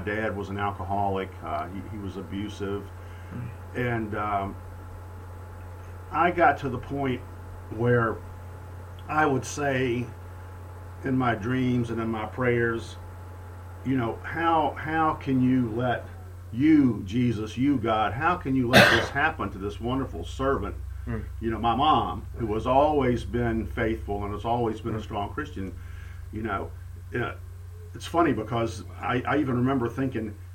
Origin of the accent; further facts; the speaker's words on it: Danville, Virginia, United States; I grew up in Danville, right on the Carolina border.